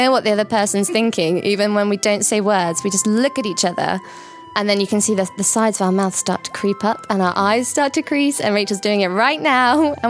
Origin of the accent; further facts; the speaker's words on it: England, United Kingdom; and I'm from England.